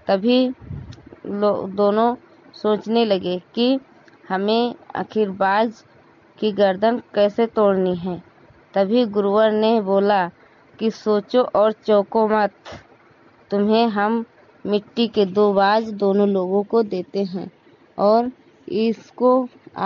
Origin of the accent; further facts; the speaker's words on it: Hariharpur, Uttar Pradesh, India; मैं हरिहरपुर की रहने वाली हूँ, जिला सरावस्ती से।